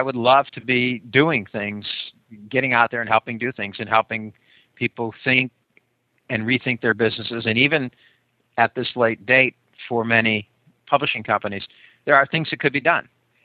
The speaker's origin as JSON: {"language": "English", "region": "California", "country": "United States", "said": "I'm from California. I can say stuff like that."}